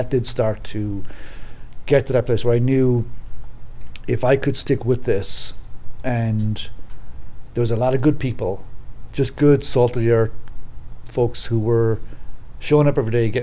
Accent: Ireland; moved away as an adult; now in Chicago, United States; I wasn't born in Louisiana or the Midwest or upstate New York. I came from Ireland in late 1994, October of 94, and came over into Chicago.

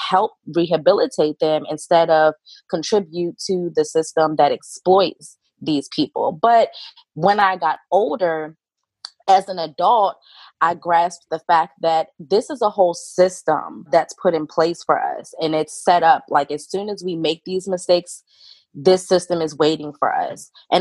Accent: Maryland, United States; Yeah, so I grew up in Maryland all of my life. I've lived in District 5 pretty much all of my life since I was about 9 or 10 years old.

